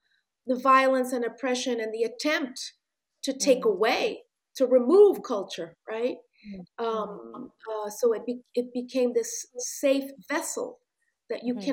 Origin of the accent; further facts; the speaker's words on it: Haiti; You know, I'm originally from the Caribbean, from Haiti.